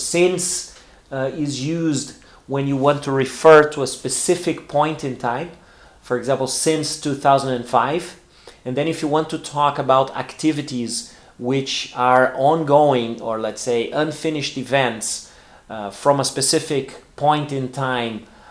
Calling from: Porto Alegre, Rio Grande do Sul, Brazil; English is a second language

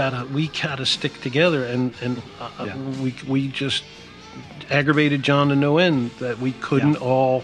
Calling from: Philadelphia, Pennsylvania, United States; I finally got up and called once, and mm-hmm. … from Philly. People may remember mm-hmm. that … from mm-hmm. Philly calling.

